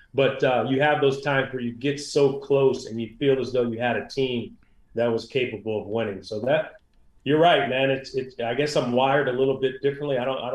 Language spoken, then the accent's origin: English; Michigan, United States; also born or lived in New Jersey; And, you know, I was born in New Jersey. My grandmother has 14 kids. My mom has 13 brothers and sisters. We used to spend every summer in New Jersey at her house, and she was the big Yankee fan. So that's what made me fall in love with the Yankees. I grew up in Michigan